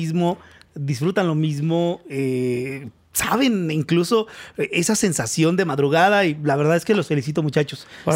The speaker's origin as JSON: {"language": "Spanish", "region": "Michoacán", "country": "Mexico", "tie": "born or raised there", "said": "Y ahí creces escuchando a las orquestas, tocando a bajeños, tocando sones."}